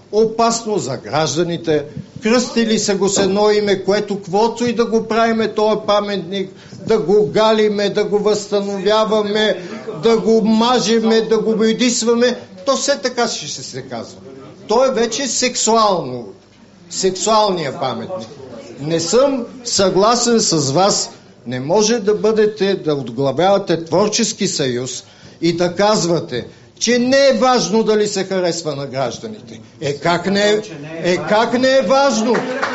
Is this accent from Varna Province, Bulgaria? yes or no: no; Sofia, Sofia City, Bulgaria; Аз имам претенциите, че съм първо кореняк софиянец, израснал съм в София, знам всичко, което се е случвало в София от сътворението, от социализма целия, защото целият ми живот е минал в това нещо.